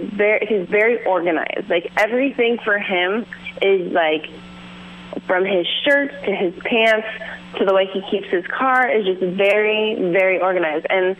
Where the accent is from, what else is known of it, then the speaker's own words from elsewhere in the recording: California, United States; now in Los Angeles, United States; I'm from the West Coast. I am originally from the Bay Area, but I moved and finished college in Southern California. So after I graduated, got my bachelor's degree, I moved to Los Angeles.